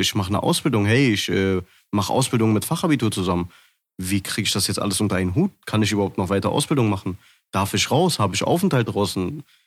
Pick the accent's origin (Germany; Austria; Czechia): Germany; Ich kann ja nicht mich integrieren, wenn ich hier aufgewachsen und also wenn ich hier geboren bin. Ich bin ja schon Deutscher.